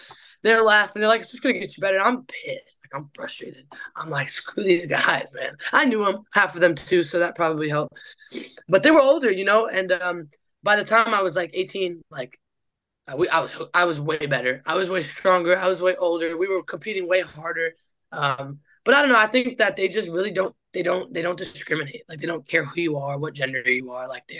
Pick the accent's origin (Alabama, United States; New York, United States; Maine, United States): New York, United States; Roosevelt Island; And then when I got old enough, I grew up on Roosevelt Island, and I played a lot of street ball.